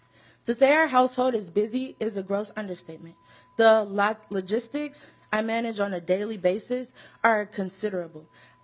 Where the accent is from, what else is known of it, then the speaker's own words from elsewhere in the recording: Minneapolis, Minnesota, United States; I am a first-generation college student, born and raised in Minneapolis, and a current student at MCTC, Minneapolis Community Technical College.